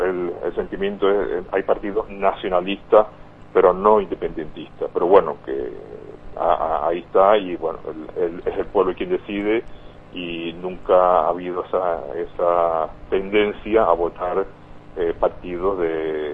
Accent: Canary Islands, Spain; yo soy canario, voy por Canarias

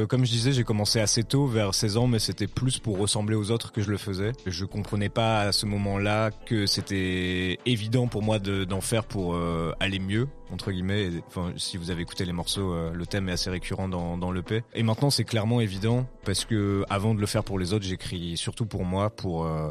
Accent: Lille, Hauts-de-France, France; also born or lived in Paris; De base, je suis originaire de Lille.

